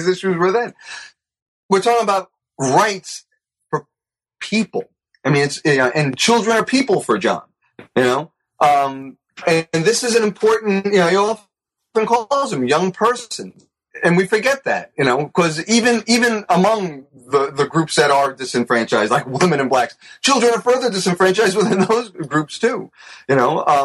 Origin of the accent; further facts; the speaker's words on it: Bronx, New York, United States; I'm 58. And so I grew up in the 60s and 70s. And you go out in the sidewalk, street any day. I grew up in the Bronx.